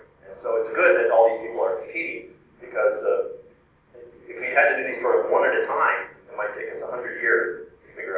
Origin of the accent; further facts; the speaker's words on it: Minnesota, United States; I grew up in Minnesota, so I can vouch for the fact that it's a broken leaf.